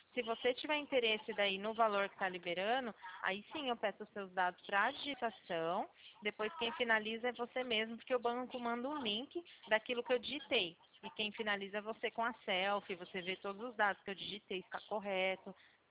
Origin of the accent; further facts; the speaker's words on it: São Paulo, Brazil; Eu sou do interior de São Paulo.